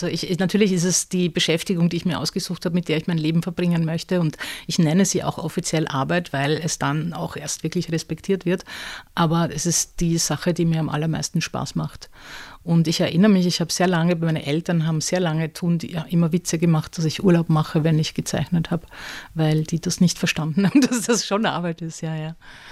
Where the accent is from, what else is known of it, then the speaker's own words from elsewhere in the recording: Vienna, Austria; Ich komme aus Wien.